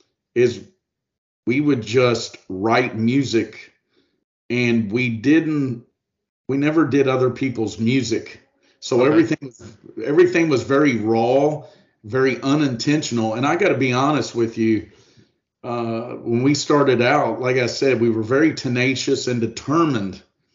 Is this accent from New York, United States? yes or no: no; Louisville, Kentucky, United States; Actually, I grew up in Louisville.